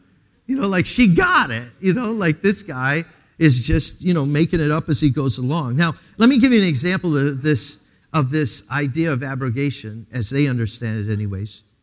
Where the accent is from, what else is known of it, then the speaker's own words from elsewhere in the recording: Pennsylvania, United States; Listen, I'm from Pennsylvania, right?